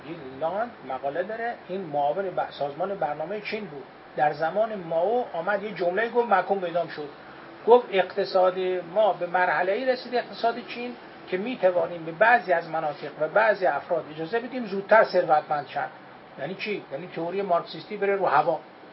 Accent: Mashhad, Razavi Khorasan, Iran; also born or lived in Yazd; ما مشهدی هستیم، یزدی مشهدی شده ایم، مثل ترقبه.

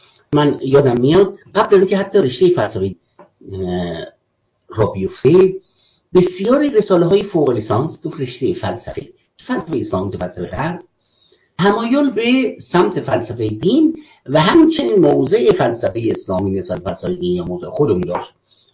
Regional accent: Iran; ما خودمون به عنوان یک ایرانی مسلمان شیعه

